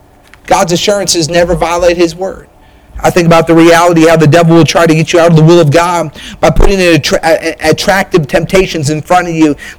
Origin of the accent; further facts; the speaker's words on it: New Hampshire, United States; I think about growing up in New Hampshire, our church did not have altar calls on a consistent basis.